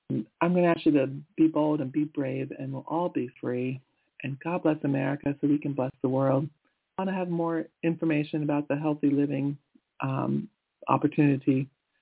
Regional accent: Pennsylvania, United States; Now, I'm from the East Coast in Pennsylvania

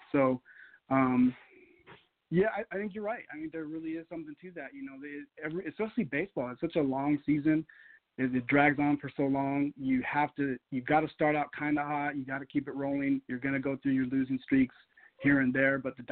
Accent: Portland, Oregon, United States; I was working at a weekly Spanish and English language newspaper in my hometown of Portland, Oregon.

